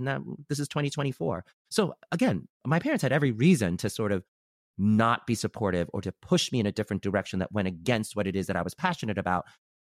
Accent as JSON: {"language": "English", "town": "New York City", "region": "New York", "country": "United States", "tie": "born or raised there", "said": "Manhattan was Chinatown to us. And I grew up in Brooklyn. So we took the train to Chinatown."}